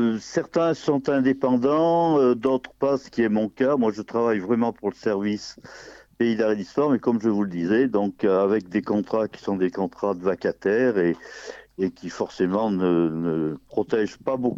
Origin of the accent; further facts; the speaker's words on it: Le Puy-en-Velay, Auvergne-Rhône-Alpes, France; Oh, moi, je suis un véritable indigène. Hein. Je suis du Puy, de parents du Puy, d'une famille du Puy depuis au moins 300 ans.